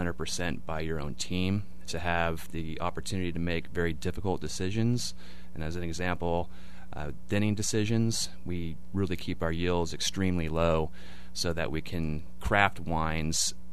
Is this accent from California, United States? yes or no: yes; Napa, California, United States; And I'm from Napa, third generation Napan